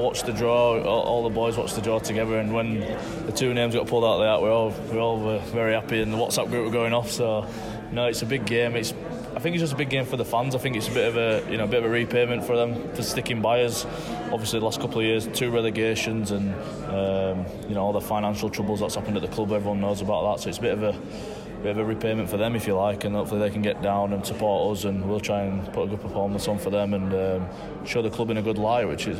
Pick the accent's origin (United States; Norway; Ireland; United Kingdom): United Kingdom; Bradford, Yorkshire and the Humber; did come to Bradford, and yeah, it's the shirt I wanted to wear as a kid, and to be paid to play for my hometown club, it's a dream come true, really.